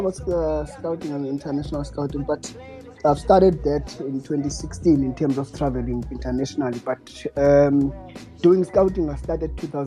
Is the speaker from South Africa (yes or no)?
yes; Cape Town, Western Cape, South Africa; I'm from Cape Town. I was born and raised in Cape Town.